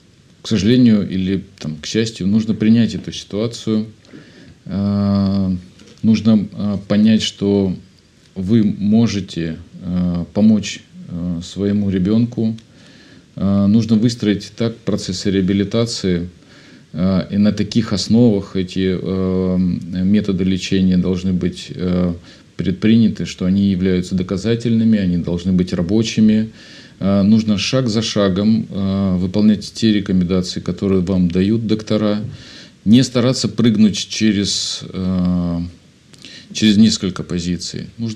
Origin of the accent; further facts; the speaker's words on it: Vladimir, Vladimir Oblast, Russia; born there; Родился я во Владимире. Все вы знаете, что Владимир – это центр нашей, ну, Суздаль, Владимир – центр нашей, нашего православия.